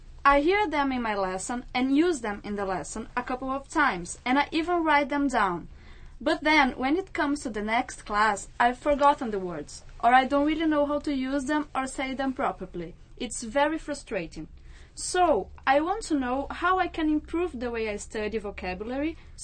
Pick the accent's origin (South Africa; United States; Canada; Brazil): Brazil; English is a second language; I'm from Brazil